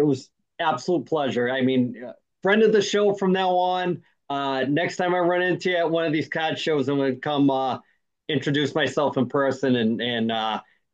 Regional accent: Massachusetts, United States; Even though I'm from Massachusetts

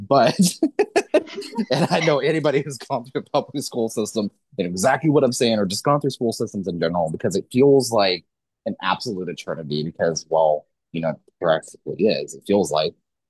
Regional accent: Missouri, United States; So I grew up in Missouri, where it is very heavy abstinence only.

